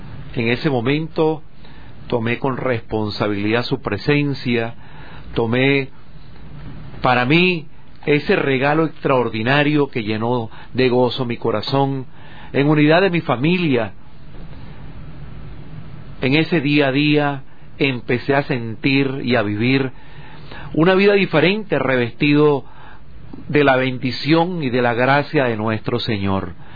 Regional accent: Venezuela; un venezolano

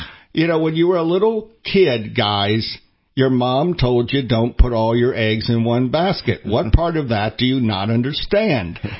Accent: Bradenton, Florida, United States; And the person in my hometown, the person that got sick in my hometown of Bradenton and was transferred to Sarasota Memorial is now well enough.

